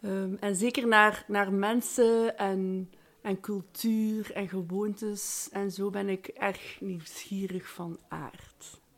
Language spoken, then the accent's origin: Dutch; Ghent, East Flanders, Belgium; ik kom uit Gent.